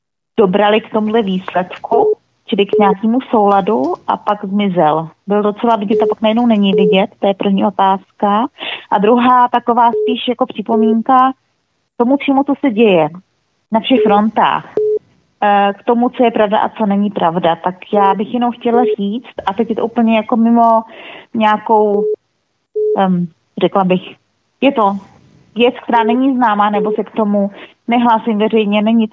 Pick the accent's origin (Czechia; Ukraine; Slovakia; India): Czechia; Bohemia; jako dítě, jako u nás v Čechách, jo?